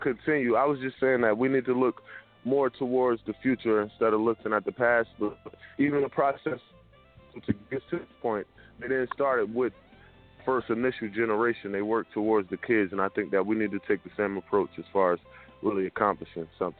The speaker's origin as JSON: {"language": "English", "town": "Newark", "region": "New Jersey", "country": "United States", "lives_now": "Atlanta, United States", "said": "I'm from Newark, New Jersey. I'm from Newark, New Jersey, though, but I'm by way of Atlanta."}